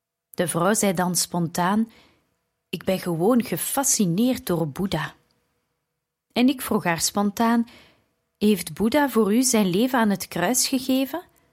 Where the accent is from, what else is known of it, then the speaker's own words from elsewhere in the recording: India; Dutch is a second language; Ik ben in India opgegroeid en naar school geweest met kinderen uit verschillende geloofsovertuigingen